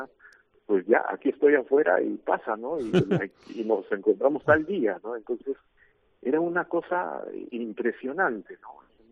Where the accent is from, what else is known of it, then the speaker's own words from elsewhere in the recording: Chiclayo, Lambayeque, Peru; accent: Chiclayo; Cuando yo voy a mis reuniones de sacerdotes en Lima, en la capital del Perú, dicen, este es de Chiclayo, ¿no? Tenemos un acento.